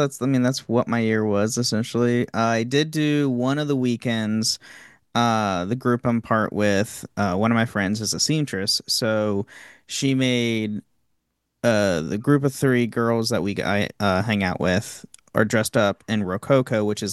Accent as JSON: {"language": "English", "region": "Ohio", "country": "United States", "said": "and then I'm an Ohioan, so I go to the Ohio Renaissance"}